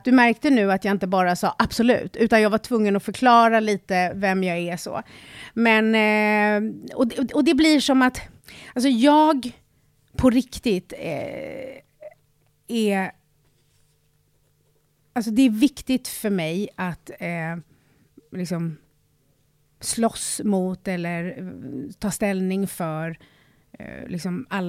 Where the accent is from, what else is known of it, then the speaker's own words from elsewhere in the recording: Stockholm, Stockholm County, Sweden; jag är ju uppväxt med palestinasjalar i Skärholmen, atomkraft, nej tack, och så här, kvinnokamp varje 8 maj. Jag är 53 bast